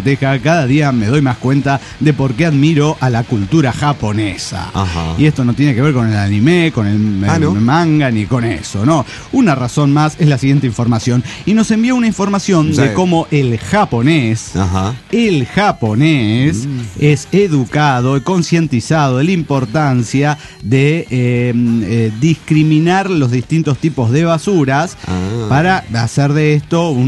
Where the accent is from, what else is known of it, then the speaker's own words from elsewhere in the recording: Oaxaca, Mexico; de Oaxaca, México.